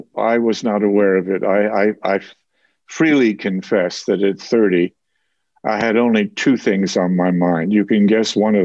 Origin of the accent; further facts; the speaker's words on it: Bayonne, New Jersey, United States; born there; Bayonne. I was born in Bayonne.